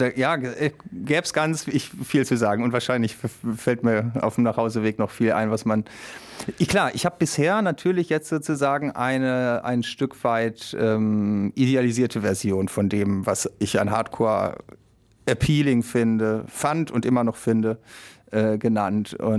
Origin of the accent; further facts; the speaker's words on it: North Rhine-Westphalia, Germany; wir kommen aus dem Ruhrpott und im Ruhrgebiet war gerade zu der Zeit, als wir angefangen haben, so in den frühen Nullerjahren